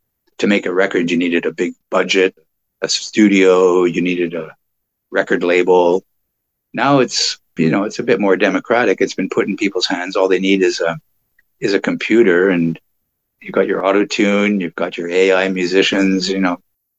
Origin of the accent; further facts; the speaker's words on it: Montreal, Quebec, Canada; now in Vancouver Island, Canada; I love Montreal. I grew up in Montreal. I love the city.